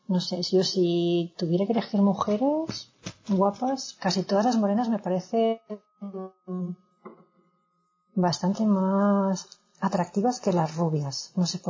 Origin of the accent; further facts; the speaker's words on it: Spain; debe ser porque soy española y como no tenemos muchos por aquí